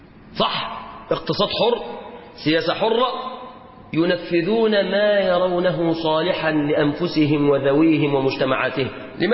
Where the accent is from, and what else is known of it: Egypt